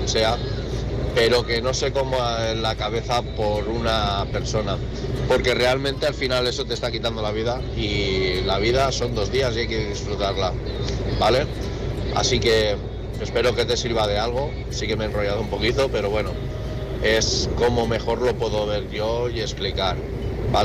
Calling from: Lleida, Catalonia, Spain; de Lleida

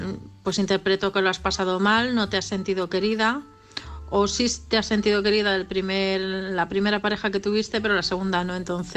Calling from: Parla, Community of Madrid, Spain; de Parla.

